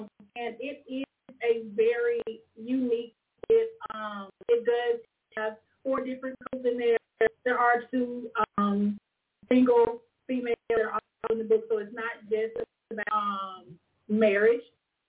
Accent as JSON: {"language": "English", "region": "Alabama", "country": "United States", "said": "I'm originally from Alabama, which is in Elmore County. I reside in Montgomery, Alabama."}